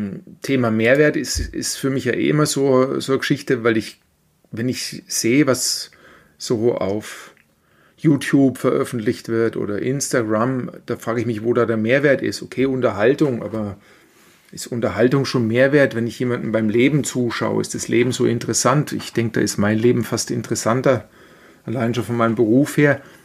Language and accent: German; Bavaria, Germany; ich bin Franke